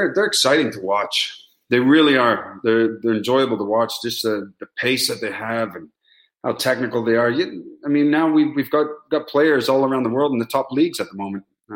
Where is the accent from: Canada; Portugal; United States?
Canada; especially being Canadian, you know, there's a lot of first-generation Canadians that have parents from different backgrounds.